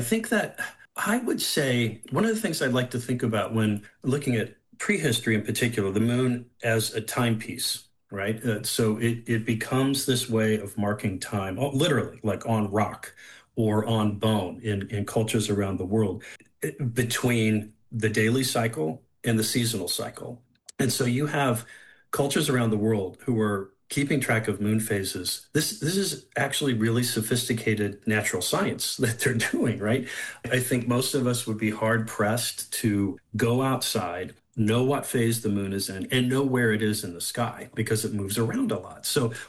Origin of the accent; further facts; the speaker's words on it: Indianapolis, Indiana, United States; now in Utah, United States; I grew up in Indianapolis, Indiana, not a place of sublime landscapes, just to be gentle about that.